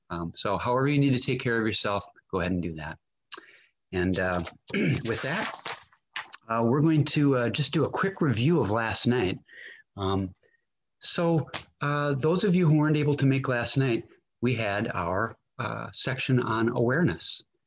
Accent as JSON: {"language": "English", "region": "Minnesota", "country": "United States", "said": "I am beaming to you live from St. Paul, Minnesota, and if any of you are wondering about my accent, I'm pretty Irish, besides being Minnesotan."}